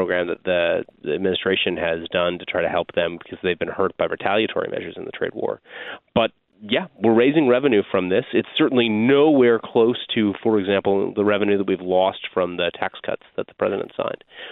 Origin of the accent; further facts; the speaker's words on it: Oregon, United States; Because I'm from Oregon, we also use pencils there.